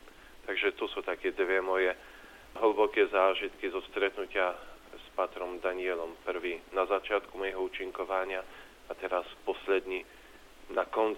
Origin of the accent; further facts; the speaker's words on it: Poland; moved away as an adult; now in Slovakia; Potom ako v 93. roku v auguste prišiel som na Slovensko z Polska.